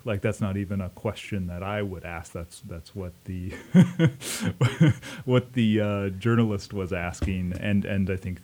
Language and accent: English; Sitka, Alaska, United States; Yeah, I grew up in Sitka